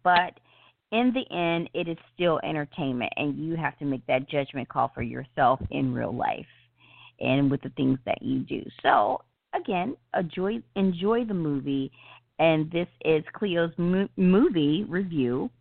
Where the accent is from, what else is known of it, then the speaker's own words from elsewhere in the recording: the South, United States; just little things that came from the South, and being that I am a Southerner, it was dead on.